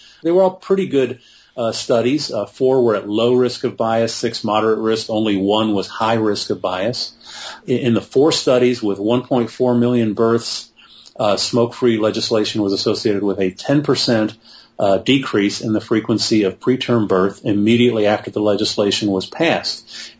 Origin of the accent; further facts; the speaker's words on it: Michigan, United States; I'm from Michigan, and I still go back there a lot.